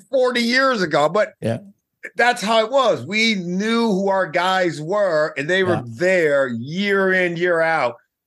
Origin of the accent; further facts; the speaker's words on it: Los Angeles, California, United States; I grew up. That's how I grew up. I grew up in Los Angeles, a big L.A. Dodger fan.